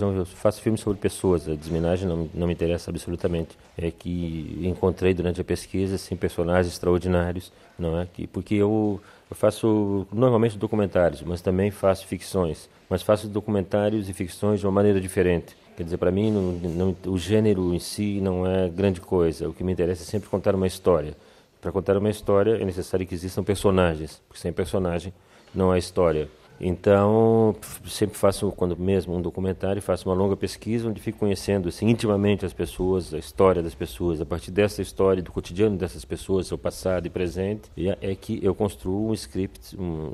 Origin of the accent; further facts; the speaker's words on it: Porto Alegre, Rio Grande do Sul, Brazil; born there; moved away as an adult; also born or lived in Guinea-Bissau / Mozambique; Eu nasci em Porto Alegre, não é? Era jornalista antigamente, mas em 76 fui para a África. Primeiro trabalhei na Guiné-Bissau como jornalista